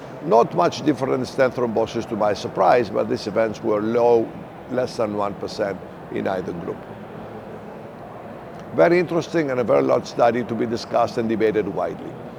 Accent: New York City, New York, United States; from New York City, United States of America

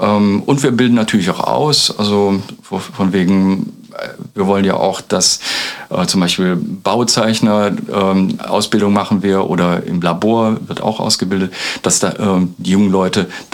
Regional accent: Düren, North Rhine-Westphalia, Germany; nicht ganz Uröcher, aber mein Herz ist schon, schlägt schon für Aachen. Ich komme selber aus Düren, also nearby.

